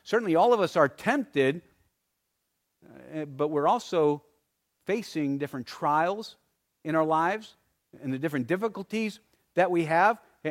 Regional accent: Arizona, United States; But I can tell you, I grew up in Arizona, and just to walk out, to take the dog for a walk, I could run into a rattlesnake.

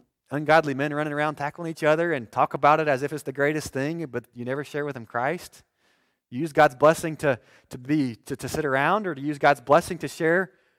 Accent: United States; I'm an American, and I think there should be borders.

